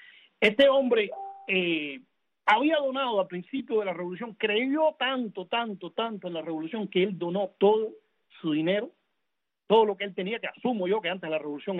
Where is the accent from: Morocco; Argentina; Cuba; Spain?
Cuba; moved away; cuando yo salí de Cuba